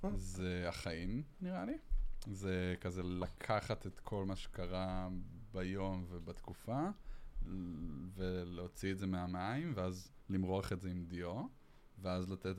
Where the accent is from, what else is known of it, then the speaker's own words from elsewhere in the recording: Karmiel, Northern District, Israel; כן, אנחנו מכרמיאל לחלוטין, שזה כזה בין הטבע לעיר